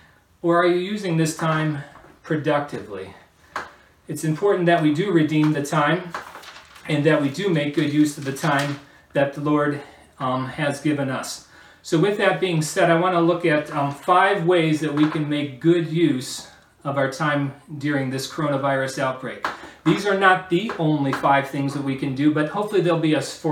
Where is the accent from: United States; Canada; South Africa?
United States; Michigan; I just want to again reiterate that we're from Michigan, and the state has been hit hard by the coronavirus.